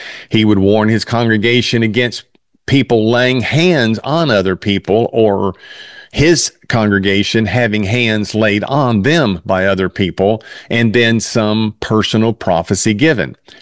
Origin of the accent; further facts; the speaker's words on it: Mississippi, United States; also born or lived in Memphis; I was born in Memphis and then raised in Mississippi. So we had lots and lots of cotton fields down in Mississippi.